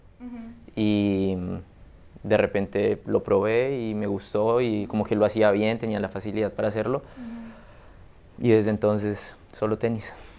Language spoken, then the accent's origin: Spanish; Bogotá, Colombia; Yo soy de Bogotá